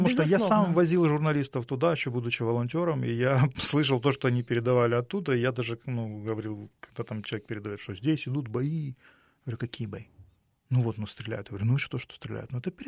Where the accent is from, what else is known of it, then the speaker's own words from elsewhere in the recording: Kyiv, Ukraine; сам из Киева говорю на русском языке, где угодно, и во Львове